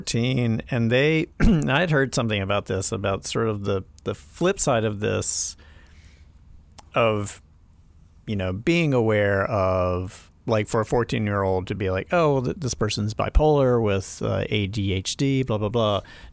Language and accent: English; the South, United States; But yeah, I'm from the South and just, it was not, no one did it.